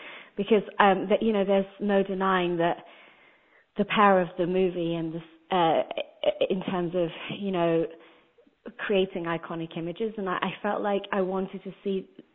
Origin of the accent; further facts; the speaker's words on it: United Kingdom; because I'm not from America. I grew up in Britain where we didn't have cheerleading